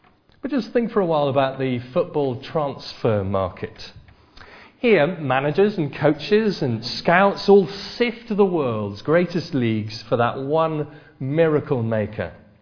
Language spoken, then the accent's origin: English; Australia; now in London, United Kingdom; Well, I'm Australian, but I've lived in Highbury for a while, so I suppose I follow Arsenal.